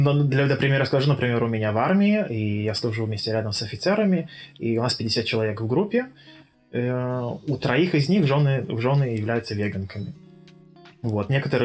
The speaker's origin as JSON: {"language": "Russian", "country": "Belarus", "tie": "born or raised there", "moved": "as an adult", "lives_now": "Israel", "said": "И я родился вообще в Белоруссии, в большом городе Львове. И несмотря на это, он очень тихий, спокойный провинциальный городок. И 20 лет я прожил в Белоруссии."}